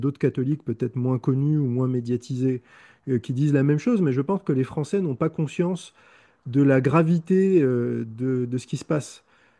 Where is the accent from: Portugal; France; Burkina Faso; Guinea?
France; Lunéville, Grand Est; Moi, je viens de Lorraine, à Lunéville